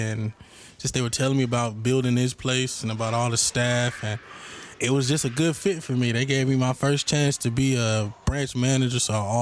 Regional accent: Atlanta, Georgia, United States; So I'm from Atlanta, Georgia.

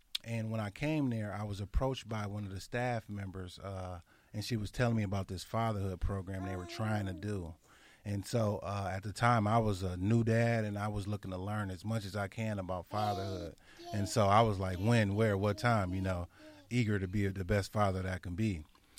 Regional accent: Kenosha, Wisconsin, United States; I'm from Kenosha. Maybe you should let me volunteer to host a meeting

